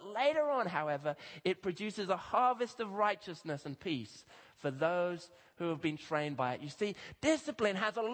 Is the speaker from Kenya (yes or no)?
yes; Kenya; I grew up in Kenya, and in Kenya, often children have to walk in rural areas long distances at high altitudes.